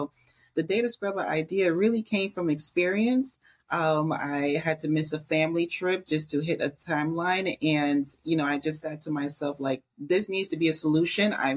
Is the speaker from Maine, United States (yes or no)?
no; Tampa, Florida, United States; I am from Tampa, Florida, but my family, we're from the beautiful, beautiful Caribbean islands of the Bahamas and Turks and Caicos.